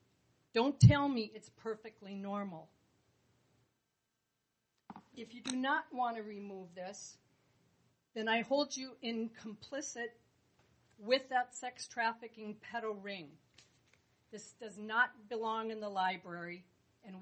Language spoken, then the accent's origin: English; Avon, Minnesota, United States; from Avon.